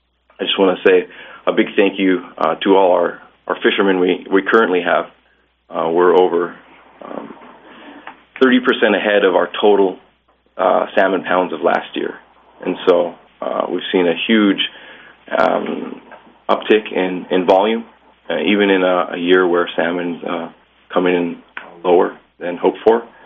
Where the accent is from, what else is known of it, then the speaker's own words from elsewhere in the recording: Sand Point, Alaska, United States; I grew up in Sandpoint, Alaska, and fished there my whole life